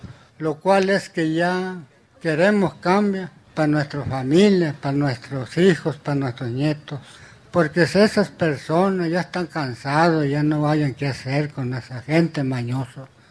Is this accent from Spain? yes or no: no; Maicoba, Sonora, Mexico; Yo vengo de Maicoba, Sonora, municipio de Yécora, Sonora.